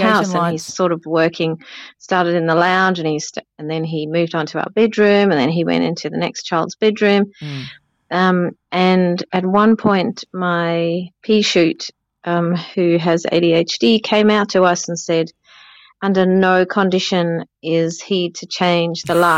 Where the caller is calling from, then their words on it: Perth, Western Australia, Australia; I'm calling from Perth.